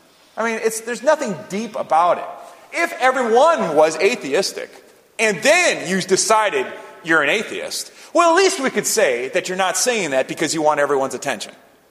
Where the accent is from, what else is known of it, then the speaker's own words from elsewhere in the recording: Puerto Rico; Well, I'm from Puerto Rico.